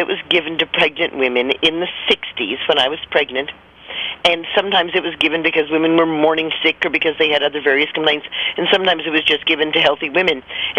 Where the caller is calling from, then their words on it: New York, United States; I'm calling in from the Hudson River Valley in the Catskill Mountains of New York State.